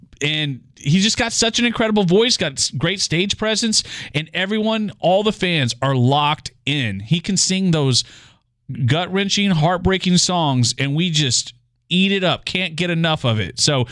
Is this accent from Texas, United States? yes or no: yes; Goliad, Texas, United States; now in Houston, United States; So growing up in Goliad, which is about an hour and a half southwest of here, I used to visit my dad here in Houston all the time.